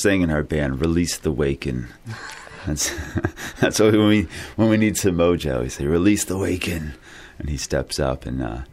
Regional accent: North Carolina, United States; So I'm from North Cackalacky.

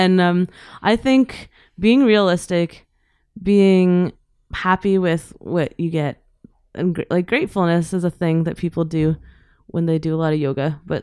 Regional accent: Glasgow, Scotland, United Kingdom; born there; My brother was born in Baghdad. I was born in Glasgow and my youngest brother was born in Peterborough. And I find that Iraqi people are often very private

